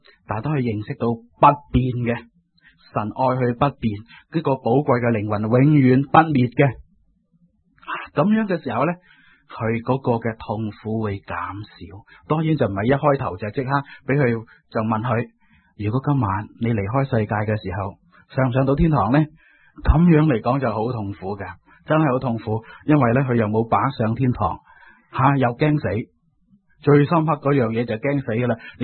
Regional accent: Hong Kong; 因为有好多人，特别我哋香港人咧，好注重物质嘅

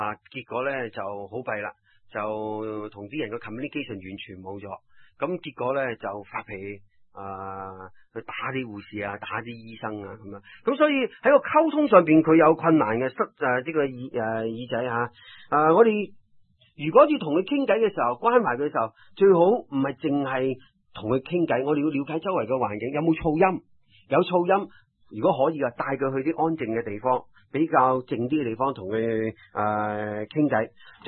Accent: Guangdong, China; 我哋广东人最好讲嘅一句说话就是执生

